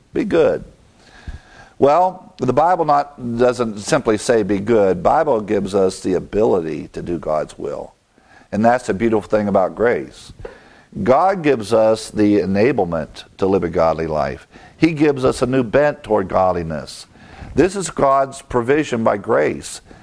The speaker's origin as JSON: {"language": "English", "country": "United States", "said": "found out I'm a Brit. But I'm American. I live here."}